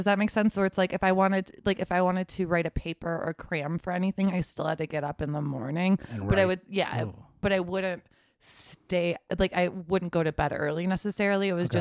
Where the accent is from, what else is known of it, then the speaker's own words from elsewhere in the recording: Arlington Heights, Illinois, United States; That's like where I was born and grew up.